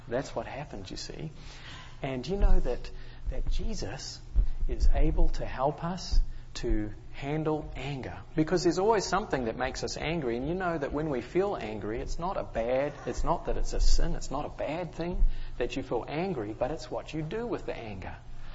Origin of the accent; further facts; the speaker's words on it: New Zealand; Well, you know, where I grew up in New Zealand, we have lots and lots of volcanoes.